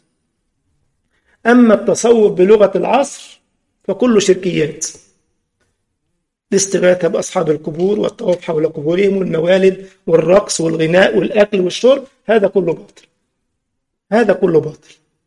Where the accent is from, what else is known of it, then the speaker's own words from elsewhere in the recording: Egypt; بيدفعوا 100 جنيه في الساعة عندنا في مصر